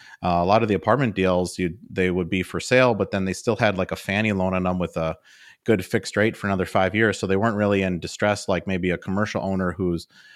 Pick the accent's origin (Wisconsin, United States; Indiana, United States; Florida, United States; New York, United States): Wisconsin, United States; Milwaukee; and I was from the Milwaukee area. So I already kind of knew what Madison was like